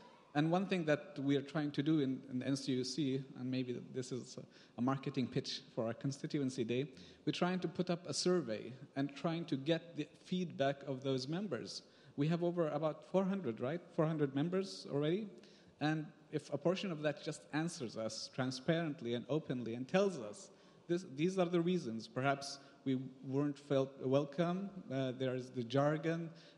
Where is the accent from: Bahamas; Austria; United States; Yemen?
Yemen; And I come from Yemen, a country that's been suffering a lot recently